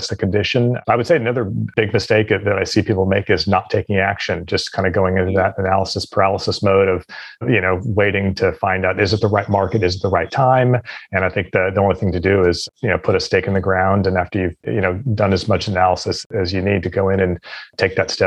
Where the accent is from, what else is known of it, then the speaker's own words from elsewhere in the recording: San Jose, California, United States; I grew up in San Jose, California, went to San Jose State University, jumped into a corporate finance career, spent a few years working in the UK for this one particular company